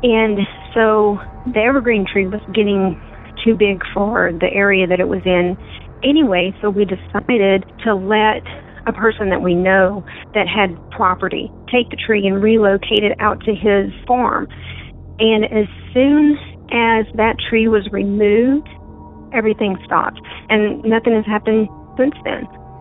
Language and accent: English; Colorado, United States; from Colorado.